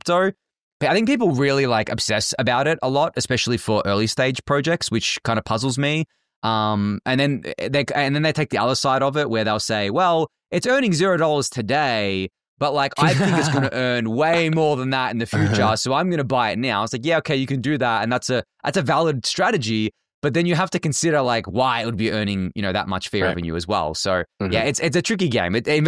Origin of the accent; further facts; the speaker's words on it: Australia; Like, I am not an American. Like, I'm Australian. I'm on the other side of the world.